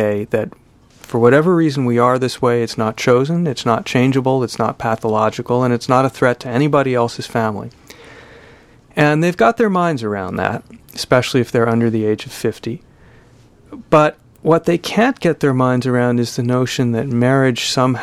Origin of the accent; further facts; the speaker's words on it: United States; But what's been so profoundly moving to me as an American, not just a gay American, but an American, has been discovering straight America is really wrestling with the morality of this question.